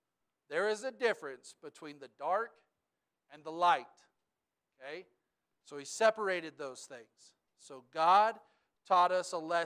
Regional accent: Texas, United States; I'm from the Panhandle of Texas. Anybody ever heard of a tumbleweed?

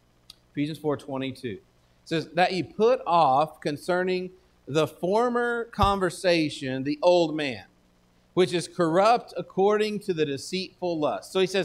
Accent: Texas, United States; I'm from Texas. I've only been here a couple months. I'm not sure if I've heard anyone use the word reckon. But where I'm from, we use the word reckon a lot.

